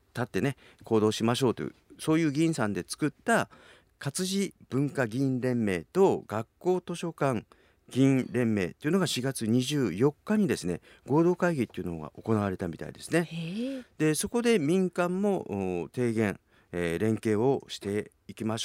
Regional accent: Kumamoto, Japan; 奈良と僕の出身地である熊本入ってますね

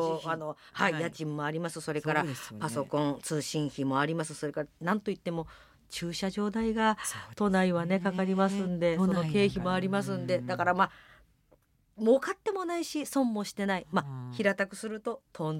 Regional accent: Kagawa, Japan; この度香川県に25年間、維持管理をしてしまった私の実家、これを実家じまいしました。

